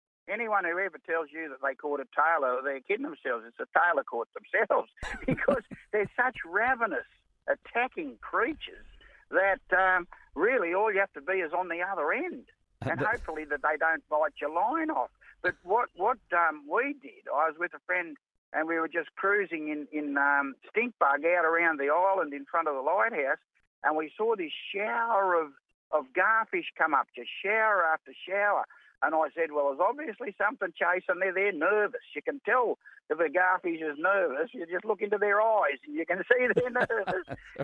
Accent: Tweed Heads, New South Wales, Australia; when I was growing up in Tweed Heads.

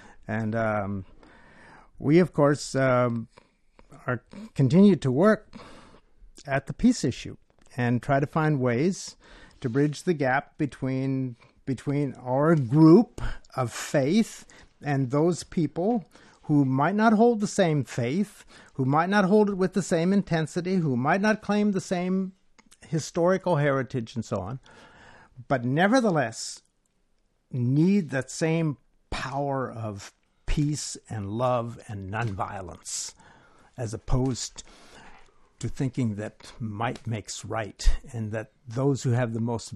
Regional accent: United States; yes, I am an American. Yes, there are many things about my country I love.

